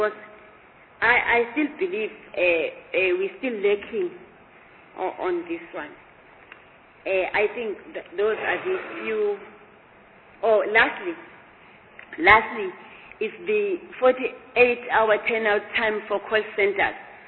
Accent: KwaZulu-Natal, South Africa; I'm from Western Natal

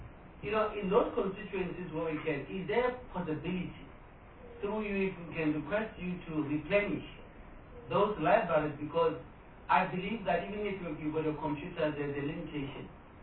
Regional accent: Limpopo, South Africa; Because if I come from Capricorn, two of the municipalities don't even have a library.

